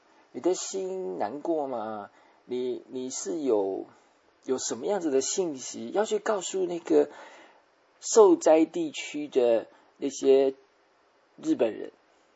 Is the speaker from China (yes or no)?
no; Taiwan; born there; 我台湾出生的嘛，我当然会为台湾祷告嘛